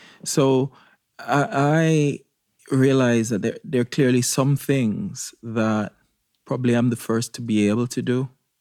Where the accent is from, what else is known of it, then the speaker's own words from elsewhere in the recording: Jamaica; is involves a history of slavery. That's how I'm Jamaican.